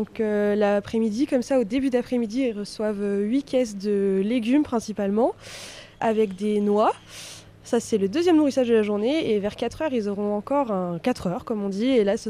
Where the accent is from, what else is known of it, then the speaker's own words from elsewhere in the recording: Belgium; Moi je viens de Belgique, j'ai fait mes études là-bas, donc en agronomie.